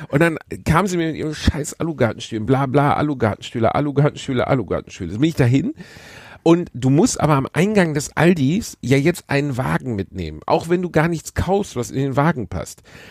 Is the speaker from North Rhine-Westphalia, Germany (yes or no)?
yes; North Rhine-Westphalia, Germany; Wir sind im Ruhrpott aufgewachsen.